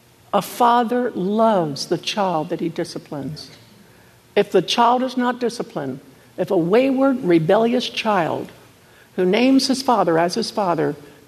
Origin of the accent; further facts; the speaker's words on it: Maryland, United States; Because I'm from Maryland. And so, you know, I like oyster stew and all that good stuff.